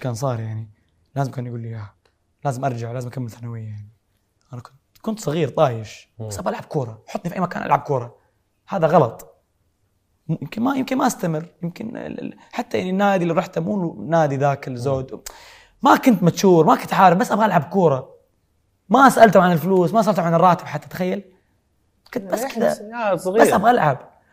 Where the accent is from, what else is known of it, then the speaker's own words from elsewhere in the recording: Saudi Arabia; لا أنا سعودي الحمد لله